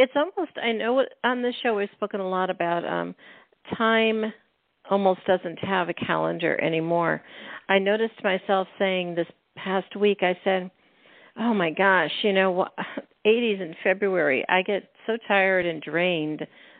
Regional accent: Pennsylvania, United States; I grew up in Pennsylvania in the mountains north of the Poconos, and I was always familiar with it.

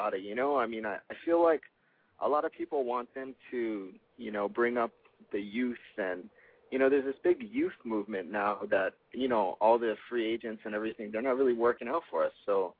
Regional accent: Hawaii, United States; I'm from Hawaii.

